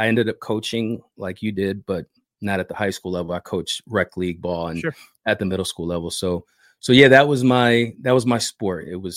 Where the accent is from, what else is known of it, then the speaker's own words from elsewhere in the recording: Philadelphia, Pennsylvania, United States; also born or lived in New Jersey; Sure, I'm from the Philadelphia area. Okay. And I grew up a Sixers fan, like I said, and I lived in Philly for pretty much the majority of my childhood. And then I moved to South Jersey.